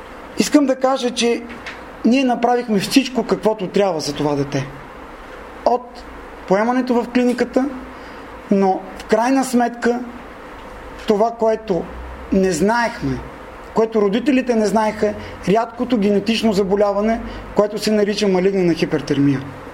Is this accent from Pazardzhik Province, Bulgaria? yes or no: no; Pernik, Pernik Province, Bulgaria; От Перник съм, зъболекар съм.